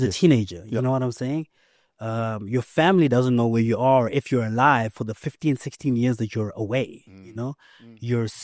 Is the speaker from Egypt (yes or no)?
no; Kempton Park, Gauteng, South Africa; And growing up in Kempton Park, I grew up in an area called Birch Acres.